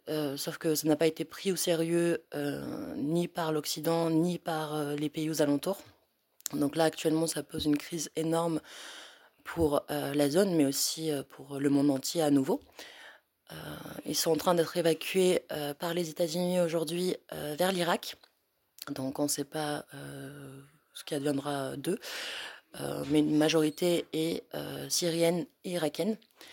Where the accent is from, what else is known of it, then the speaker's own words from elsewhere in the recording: Southeastern Anatolia, Turkey; je viens du Kurdistan occupé actuellement par la Turquie, donc le Bakour.